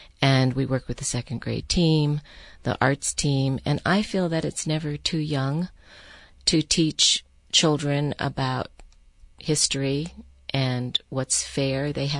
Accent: Des Moines, Iowa, United States; I grew up in Des Moines, Iowa.

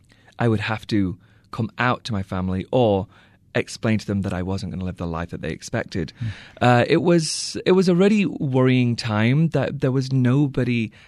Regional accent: England, United Kingdom; But I was raised in England.

